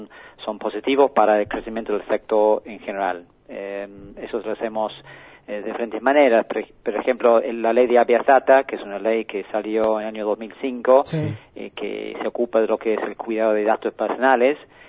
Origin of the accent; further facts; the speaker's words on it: Ireland; Spanish is a second language; now in Argentina; soy irlandés, nombre y apellido complicado por ahí